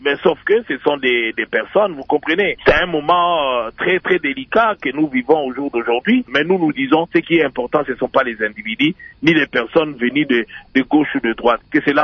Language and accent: French; DR Congo; Nous sommes tous des Congolais, nous avons une nation, et commencer à s'identifier Katangais, Sayen ou Mungala, ça ce n'est pas bon. Nous sommes des Congolais, certes nous avons plusieurs tribus